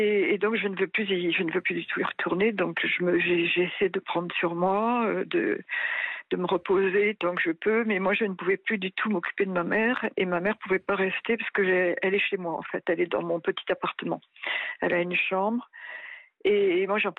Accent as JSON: {"language": "French", "region": "Normandy", "country": "France", "tie": "born or raised there", "also_born_or_lived": "Africa", "said": "D'abord en Normandie où j'ai grandi. Je dis bien j'ai grandi, je ne suis pas née en Normandie, je suis née en Afrique."}